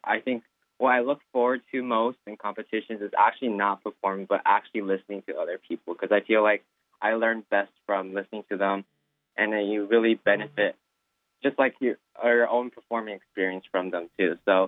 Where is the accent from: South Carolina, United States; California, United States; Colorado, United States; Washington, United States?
California, United States; Fremont; Yeah, I grew up in Fremont, California.